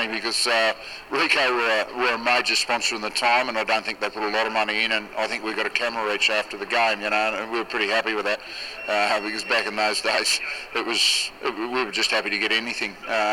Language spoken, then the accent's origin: English; Australia; as an Australian in France